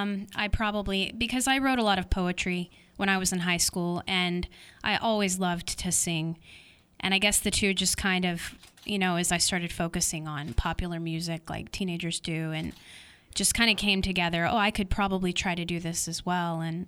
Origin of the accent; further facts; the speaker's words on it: Texas, United States; I was raised in Texas.